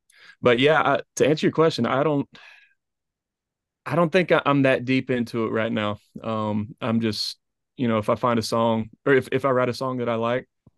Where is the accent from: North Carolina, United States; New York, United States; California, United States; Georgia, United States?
Georgia, United States; Canton; Yeah, so I'm from Canton, Georgia.